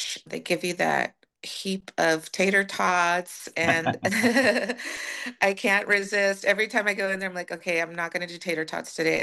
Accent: Dos Palos, California, United States; born there; I was born in Dos Palos here in the Central Valley.

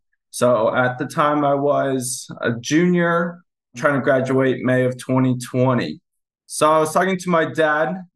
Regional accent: Denver, Colorado, United States; with Lime Painting is just by the relationship that … had with Nick Lopez, our church growing up in Denver.

